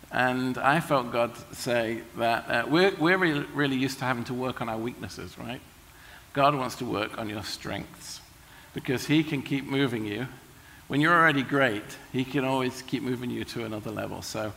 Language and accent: English; United Kingdom; I'm British, so I need to start with some apologies.